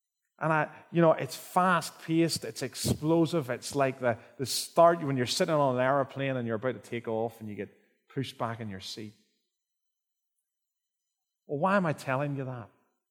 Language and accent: English; Ireland; I'm more of a Pierce Brosnan kind of man myself. Something to do with being Irish.